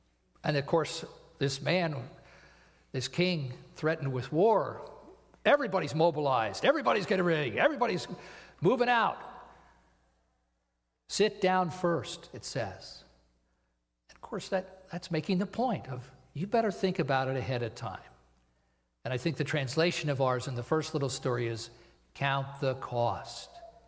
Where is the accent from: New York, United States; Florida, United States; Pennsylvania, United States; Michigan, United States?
Pennsylvania, United States; Topton; When I was growing up in Topton, out at the end of town near the bowling alley, there was a kind of a wood lot.